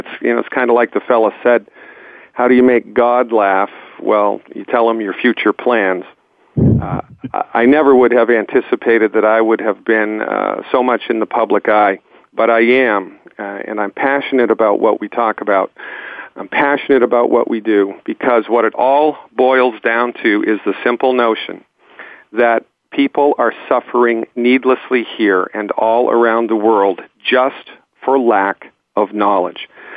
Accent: Nantucket, Massachusetts, United States; Well, I grew up born and raised in Nantucket Island, Massachusetts, did my pre-med undergrad work at the University of Massachusetts in Amherst, Massachusetts.

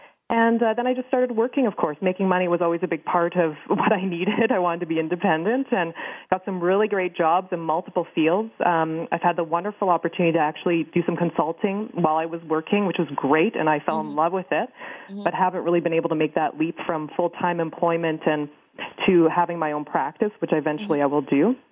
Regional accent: Canada; I am Canadian. Maybe your listeners need to know I'm Canadian.

